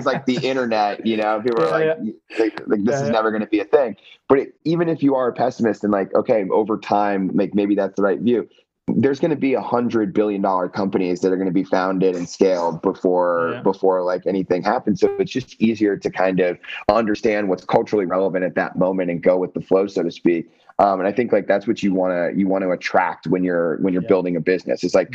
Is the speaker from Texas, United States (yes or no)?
no; Florida, United States; like I grew up in the South in Florida, and like, that's a completely different vibe than the Northeast